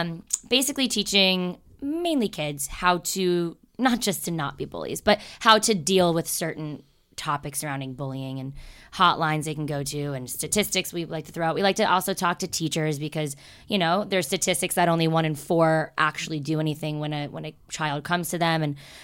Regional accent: Florida, United States; also born or lived in New York; So, I'm 27 years old. Back in South Florida, where I was born in New York, raised in, you know, in South Florida and here.

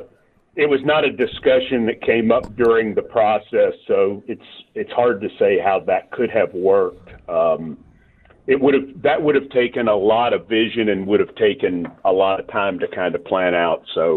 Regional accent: Franklin, United States; I'm from Franklin. I grew up – we moved to Franklin when I was 10, before Franklin was really Franklin.

